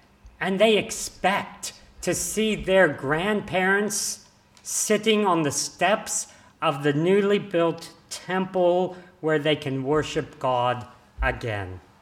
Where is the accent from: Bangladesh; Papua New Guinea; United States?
Papua New Guinea; some of you might recall that I grew up in Papua New Guinea, and as a teenager, I had the opportunity to climb the tallest mountain in PNG.